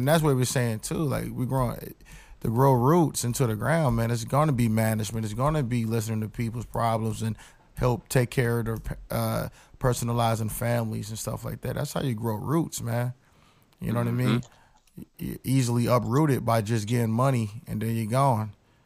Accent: the South, United States; I'm from the South, or I used to live in the South, and for me, man, I used to watch the band growing up

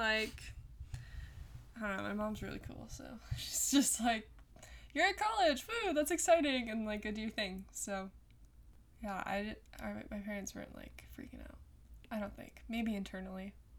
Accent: California, United States; But yeah, so I'm from California, and from Northern California.

